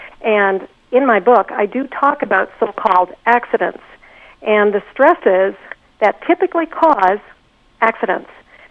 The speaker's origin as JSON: {"language": "English", "country": "Canada", "said": "I, as a Canadian"}